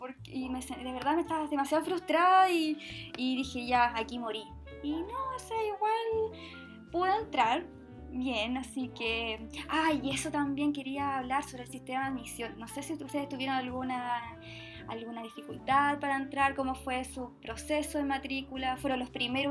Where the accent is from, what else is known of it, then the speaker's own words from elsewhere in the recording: Maipú, Santiago Metropolitan Region, Chile; Yo fui nacida y criada en Maipú.